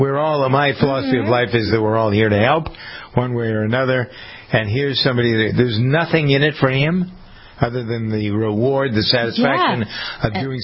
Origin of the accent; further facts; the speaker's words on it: Massachusetts, United States; This woman from my home state of Massachusetts reunited with her wedding ring